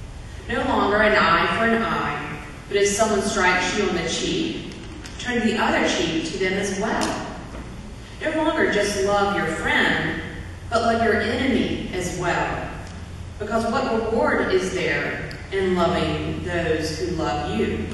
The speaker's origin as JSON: {"language": "English", "region": "North Carolina", "country": "United States", "tie": "born or raised there", "said": "I grew up in North Carolina, where we had nice, hot, sweaty summers"}